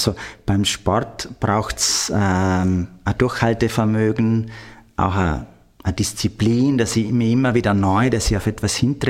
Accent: Vorarlberg, Austria; Ich komme ursprünglich aus Vorarlberg, da rundherum viele schöne Berge.

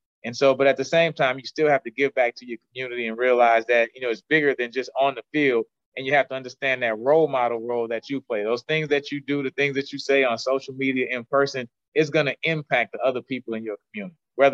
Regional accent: New Orleans, Louisiana, United States; also born or lived in Houston / Jacksonville; I'm from New Orleans, Houston, Jacksonville. My whole life has been along I-10, except when I went to Alabama State.

